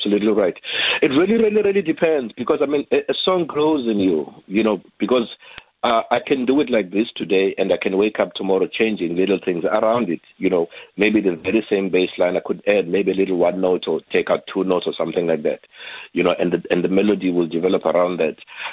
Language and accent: English; Queenstown, Eastern Cape, South Africa; moved away as an adult; now in Cape Town, South Africa; when I left my hometown in Queenstown, I really wanted to pursue my musical career.